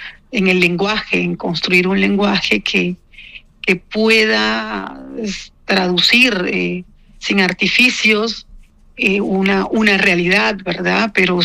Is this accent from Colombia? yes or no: yes; Caribbean Region, Colombia; la manera en que escribimos los colombianos, y yo en este caso caribeña